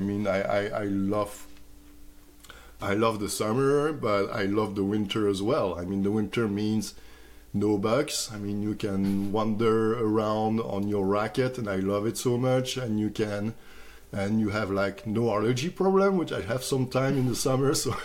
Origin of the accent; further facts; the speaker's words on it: Belgium; now in Canada; As I'm originally from Belgium, we have a weather system that is pretty close to, you know, Great Britain or Ireland